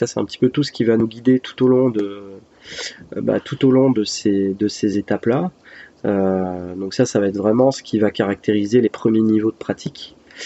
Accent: Brittany, France; le privé, qui est très bien implanté chez nous en Bretagne

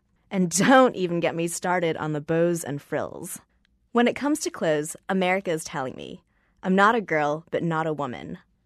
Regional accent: Boston, Massachusetts, United States; But this fall, they're kicking off a big U.S. expansion that includes my hometown, Boston.

